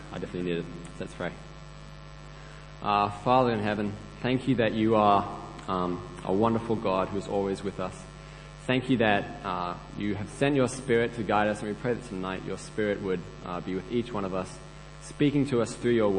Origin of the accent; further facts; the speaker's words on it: Pakistan; So I was at my old school where I grew up in Pakistan